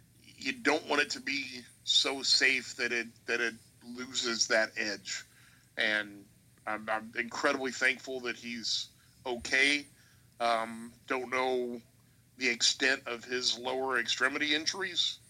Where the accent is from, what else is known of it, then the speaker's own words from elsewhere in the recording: Indianapolis, Indiana, United States; Because I grew up in Indianapolis back when we would lose a driver about every other year